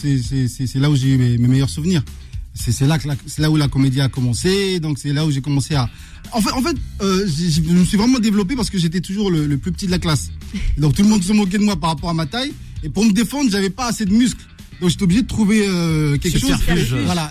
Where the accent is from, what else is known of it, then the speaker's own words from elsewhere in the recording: Algiers, Algiers Province, Algeria; On a beaucoup déménagé, tu vois, on a fait un peu le tourisme